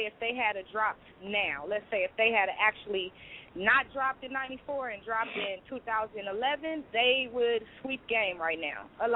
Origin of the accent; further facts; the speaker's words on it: West Coast, United States; I mean, me, honestly, I love the West Coast just because this is where I'm from and everything.